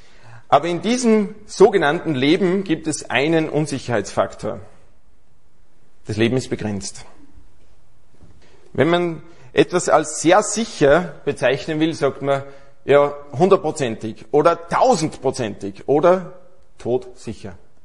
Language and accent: German; Aschach an der Steyr, Upper Austria, Austria; born there; now in Salzburg, Austria; also wir leben seit einigen Jahren in Salzburg. Aber gebürtig bin ich aus Aschach an der Steyr. Und das ist eigentlich wirklich der schönste Ort in ganz Österreich.